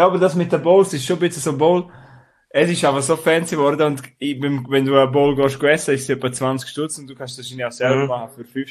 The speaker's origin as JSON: {"language": "German", "country": "Switzerland", "said": "wir sind ja alle Schweizer, die dazu hören"}